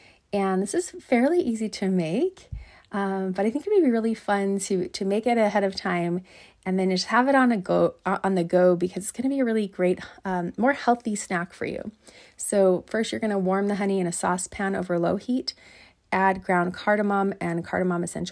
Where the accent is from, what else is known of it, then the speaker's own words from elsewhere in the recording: Hawaii, United States; fortunately, I grew up in Hawaii, so the beach was 5 minutes away. I spent a majority of my childhood in the water or just sitting on the shore.